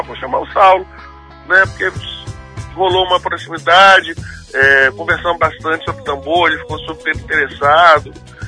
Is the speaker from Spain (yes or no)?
no; Vila Velha, Espírito Santo, Brazil; A gente nasceu na Barra do Jucu, né? Já cresceu cercado pelo Congo